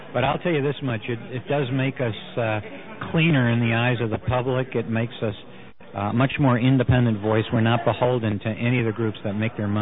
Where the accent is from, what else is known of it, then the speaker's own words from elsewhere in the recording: Virginia, United States; Mark, I'm from Virginia. I live in Virginia.